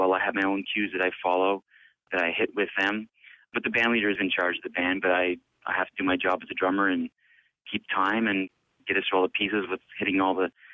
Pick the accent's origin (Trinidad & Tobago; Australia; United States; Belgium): Belgium; moved away; also born or lived in Nova Scotia / Toronto; I was born and raised in Belgium, and I went to Canada, and I got my jazz degree in Nova Scotia, and then I went to Toronto, and I spent 13 years in Toronto